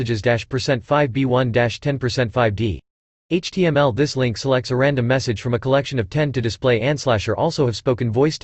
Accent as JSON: {"language": "English", "town": "San Bernardino", "region": "California", "country": "United States", "tie": "born or raised there"}